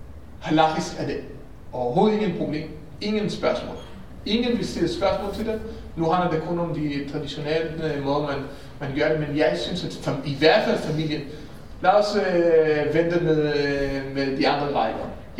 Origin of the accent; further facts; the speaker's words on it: Israel; now in Denmark; Jeg kommer fra Israel, hvor jeg har aldrig oplevet en begravelse, hvor kvinder og mænd var adskilt.